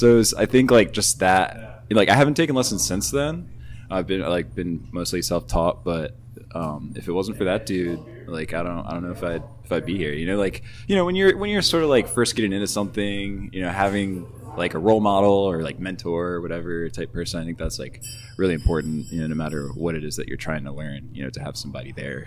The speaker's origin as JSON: {"language": "English", "town": "Laurel", "region": "Maryland", "country": "United States", "tie": "born or raised there", "said": "I grew up in Laurel, Maryland."}